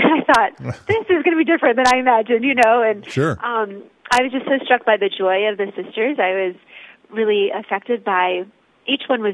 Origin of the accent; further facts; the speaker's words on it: Lexington, Kentucky, United States; I grew up in Lexington, Kentucky, and grew up to a Catholic family, was raised Catholic.